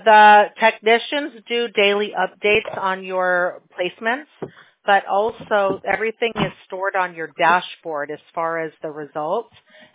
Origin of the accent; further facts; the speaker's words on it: Illinois, United States; Yeah, I grew up in the Midwest too, in the northwest suburbs of Chicago.